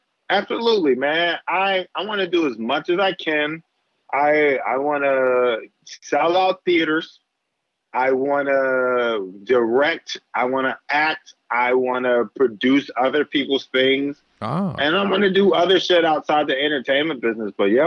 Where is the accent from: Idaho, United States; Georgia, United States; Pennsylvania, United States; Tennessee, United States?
Pennsylvania, United States; Philadelphia; I grew up in Philly, bounced around Philly, and like, I didn't eat sushi until I got to New York. I didn't taste sushi to 26 years old.